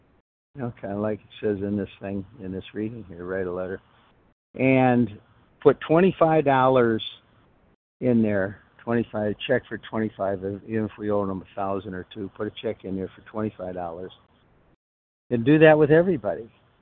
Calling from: Fort Myers, Florida, United States; I'm in Southwest Florida, Fort Myers, Florida.

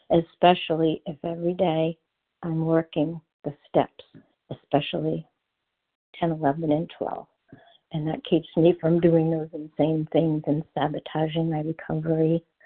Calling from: Clearwater, Florida, United States; Yes, I'm calling from Clearwater, Florida.

